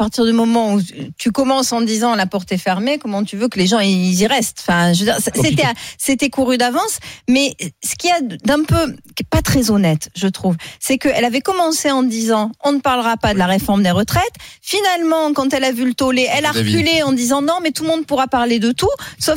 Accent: France; Mais parce qu'on est français, parce qu'on est français.

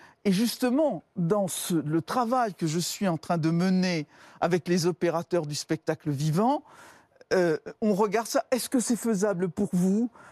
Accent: Barcelona, Catalonia, Spain; que je suis de Barcelone

